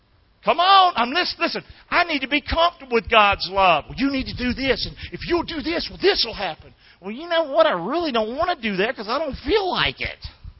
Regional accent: Rockingham, North Carolina, United States; I'm comfortable that I'm from Rockingham, North Carolina.

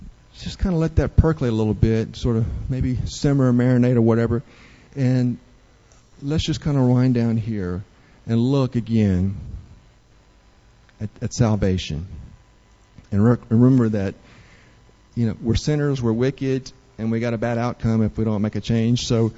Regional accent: United States; born there; so I was born and live in America, so I'm Christian.

